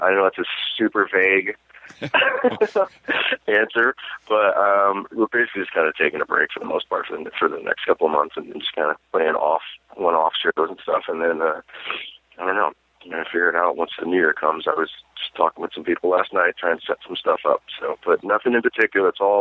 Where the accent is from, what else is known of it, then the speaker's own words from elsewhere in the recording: Massapequa, New York, United States; but I grew up in Long Island, about an hour from the city. South Shore, Long Island, a place called Massapequa, where Seinfeld is from.